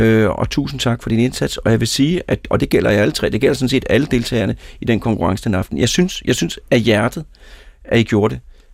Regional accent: Lyngby, Capital Region of Denmark, Denmark; Og vores hus, mit barndomshjem, det lå lige midten af den kile.

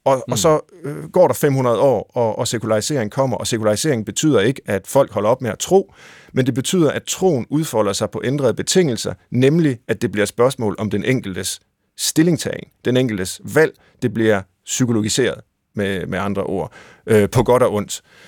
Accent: Tjøring, Central Denmark Region, Denmark; for jeg er vokset op ved Gøstrup, altså i Tjøring, men det ligger lige ved siden af

